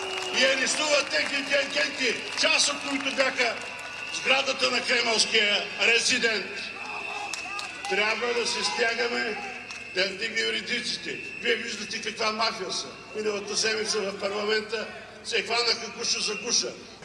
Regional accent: Plovdiv, Plovdiv Province, Bulgaria; Аз съм от Пловдив

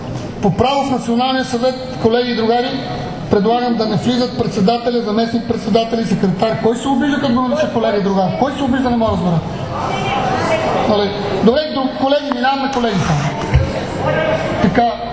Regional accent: Sofia, Sofia City, Bulgaria; Излишно аз не приемам, макар че съм от София

